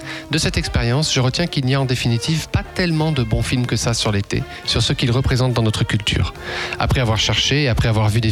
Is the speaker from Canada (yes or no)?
no; France; c'est une observation nationale de nos habitudes en tant que Français